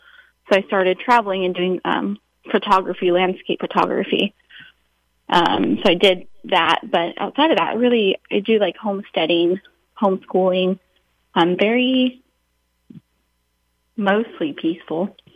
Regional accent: United States; I felt as if it was my duty as an American

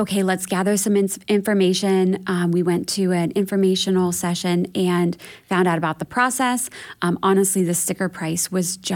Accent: Pennsylvania, United States; we decided to move from where we were living in Lancaster County to my hometown in Mifflin County, Pennsylvania, to be closer to my family.

